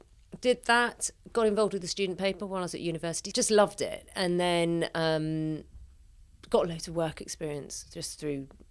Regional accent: London, United Kingdom; South London.

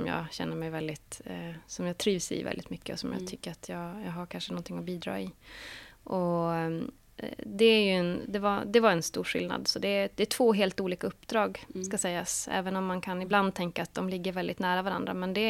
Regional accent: Haparanda, Norrbotten County, Sweden; jag är från Haparanda och jag bor och lever där. Jag har också 2 barn och sambo i Haparanda, så att jag pendlar ju till Stockholm.

